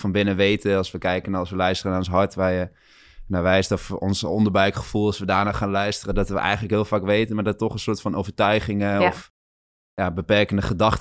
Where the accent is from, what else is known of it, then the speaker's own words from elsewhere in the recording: Gelderland, Netherlands; moved away as an adult; ik ben in de Achterhoek opgegroeid en toen ik 18 was ging ik naar Amsterdam.